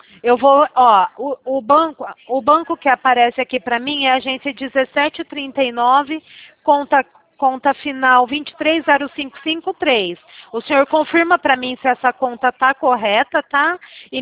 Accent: Presidente Prudente, São Paulo, Brazil; Presidente Prudente, Estado de São Paulo.

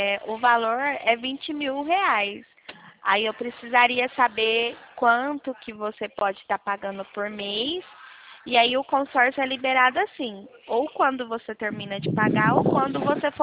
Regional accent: Rio Claro, São Paulo, Brazil; Eu sou daqui de Rio Claro, bem do ladinho.

